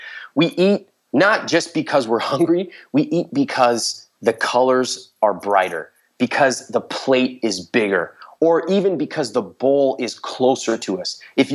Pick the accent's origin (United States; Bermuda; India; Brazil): India; growing up as an Indian guy, you're not really taught about the emotional side.